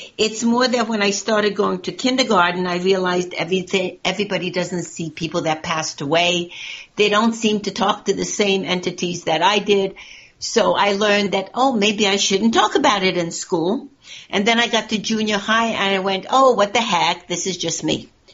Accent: Budapest, Hungary; Well, I'm from Hungary. I'm from Budapest.

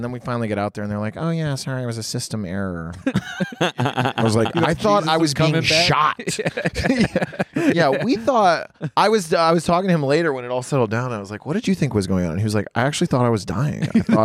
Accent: Tennessee, United States; My mom's Colombian and we grew up in Tennessee and that's where we lived.

